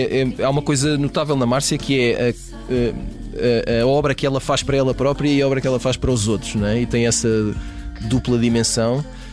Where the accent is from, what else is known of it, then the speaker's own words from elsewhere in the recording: Amadora, Lisbon, Portugal; Isto é um claro caso de nepotismo em relação à minha terra-mãe.